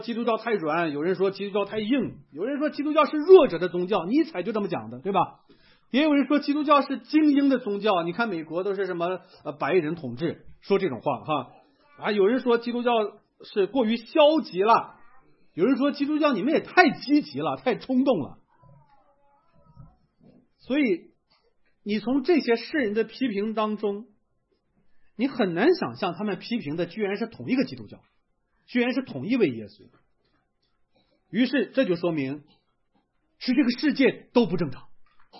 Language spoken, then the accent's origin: Chinese; China; 我们中国人喜欢用的一个词